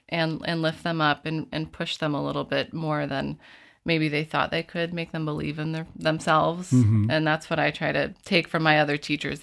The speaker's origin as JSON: {"language": "English", "region": "Connecticut", "country": "United States", "tie": "born or raised there", "said": "my master's because I grew up in Connecticut."}